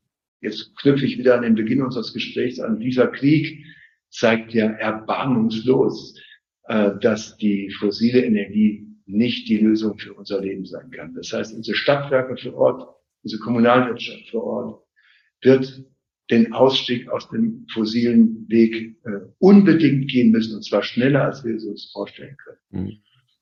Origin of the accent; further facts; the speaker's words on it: Siegen, North Rhine-Westphalia, Germany; In meiner Heimatstadt Siegen